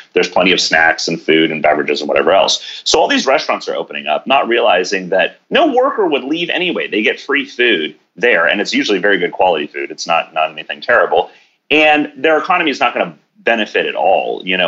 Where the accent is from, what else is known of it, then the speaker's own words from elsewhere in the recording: Oakland, California, United States; this is what actually was going to happen in my hometown of Oakland